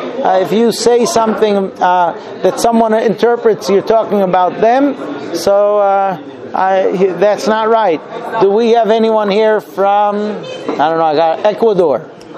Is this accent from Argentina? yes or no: no; Germany; Yeah, I'll tell you a secret. I'm also from Germany.